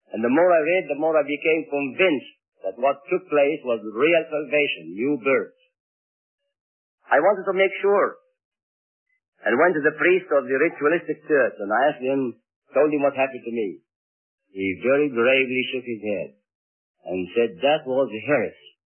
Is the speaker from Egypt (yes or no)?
yes; Egypt; Matter of fact, I know that there were only two churches building in my hometown. It was about 70 miles southwest of Cairo, Egypt.